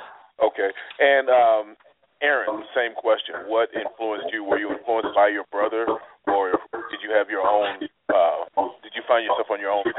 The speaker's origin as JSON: {"language": "English", "town": "St. Louis", "region": "Missouri", "country": "United States", "lives_now": "Kansas City, United States", "said": "I'm from St. Louis originally. I've been in Kansas City now for about 13 years."}